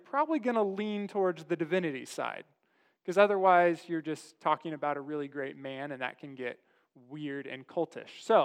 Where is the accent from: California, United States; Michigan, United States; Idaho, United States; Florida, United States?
California, United States; Farmington; I grew up in a real small town. And I've shared this before. I grew up actually in Farmington, California, proper. 180 people, and we like to say half of them were croons.